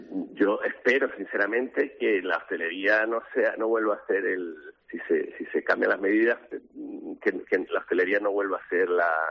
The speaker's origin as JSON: {"language": "Spanish", "region": "Canary Islands", "country": "Spain", "said": "preocupados como canario por la imagen que se pueda dar"}